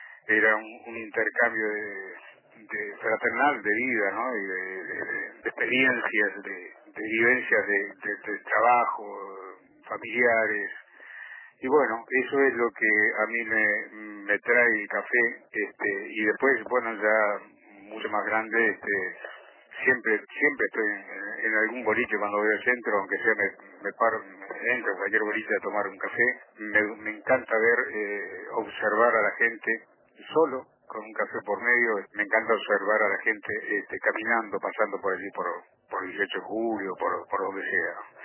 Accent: Montevideo, Uruguay; Montevideo, que es lo que a mí me compete porque soy montevideano

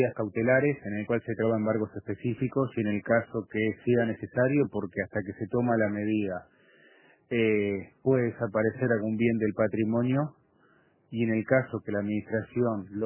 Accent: Uruguay; somos todos los uruguayos conscientes

